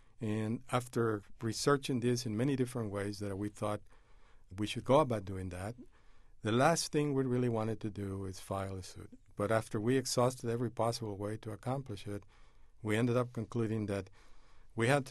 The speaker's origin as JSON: {"language": "English", "town": "Piedras Negras", "region": "Coahuila", "country": "Mexico", "tie": "born or raised there", "second_language": "English", "said": "In my hometown in Piedras Negras in Mexico, I ran into a Methodist missionary who said that if I really wanted to be a good auto mechanic, I would have to learn English."}